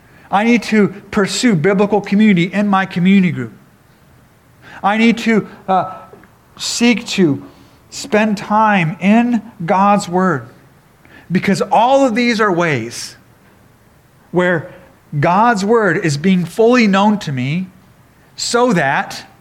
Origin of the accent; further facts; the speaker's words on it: Japan; now in United States; As Midwesterners, I'm a Midwesterner now. I grew up in Japan, but I've lived in the Midwest for a long time now.